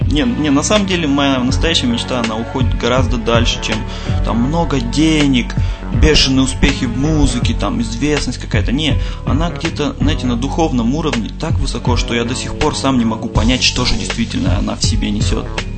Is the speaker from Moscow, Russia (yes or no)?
no; Novosibirsk, Novosibirsk Oblast, Russia; да, из Новосибирска